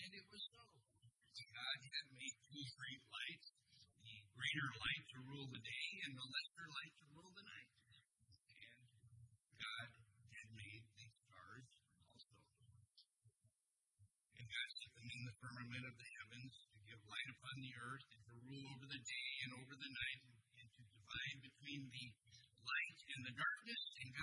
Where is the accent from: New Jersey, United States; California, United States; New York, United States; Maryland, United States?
California, United States; Los Angeles; Now, as a small boy growing up in Southern California, we actually lived right in the northeast corner of the city of Los Angeles.